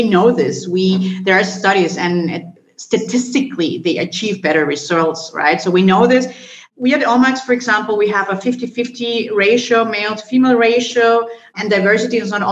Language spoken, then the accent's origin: English; Colombia; I was born and raised in Colombia, so I'm a full-blown Latina. I have a classic background in business administration across continents, so in Germany, Hong Kong, and Chicago, where I studied.